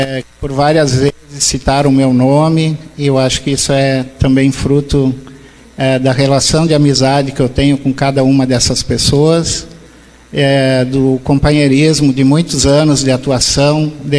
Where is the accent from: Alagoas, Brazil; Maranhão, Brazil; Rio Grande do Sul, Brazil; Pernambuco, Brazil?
Rio Grande do Sul, Brazil; Bento Gonçalves; vivendo num lugar que tinha apenas 5 casas, um cemitério e uma igrejinha. Esse era o lugar onde eu nasci. E no interior de Bento Gonçalves.